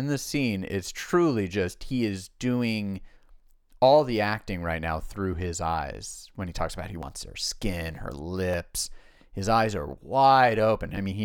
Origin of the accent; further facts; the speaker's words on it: California, United States; Because we're from California.